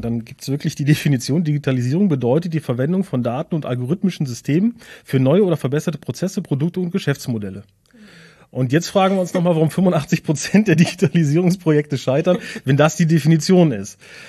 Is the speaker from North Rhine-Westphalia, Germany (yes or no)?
yes; Cologne, North Rhine-Westphalia, Germany; seit, ich glaube, mittlerweile 15 Jahren haben wir uns hier zum Tor zum Westmünsterland niedergelassen. Bin eigentlich eine Kölsche Jung, aber wir fühlen uns hier sehr wohl